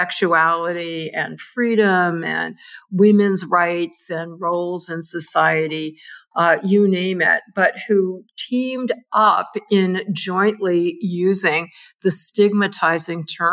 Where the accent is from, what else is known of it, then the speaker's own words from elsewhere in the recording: Minneapolis, Minnesota, United States; I grew up in Minneapolis, a suburb of Minneapolis